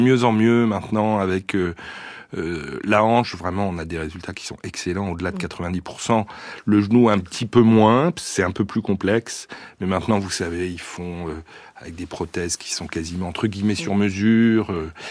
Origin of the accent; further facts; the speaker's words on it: Brittany, France; Non, je suis breton en plus.